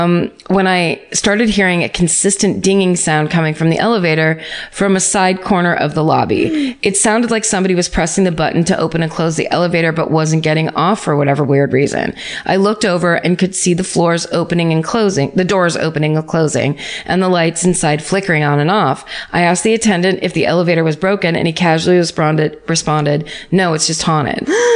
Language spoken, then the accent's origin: English; Atlanta, Georgia, United States; Okay, so my hometown is Atlanta, Georgia, and my hometown murder /ghost story also happens to include the single most bizarre encounter of my life.